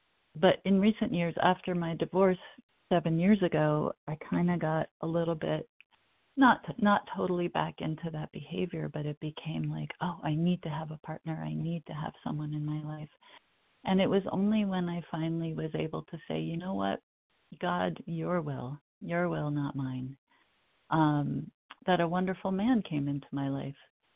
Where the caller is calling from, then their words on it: New York, United States; from Northern New York.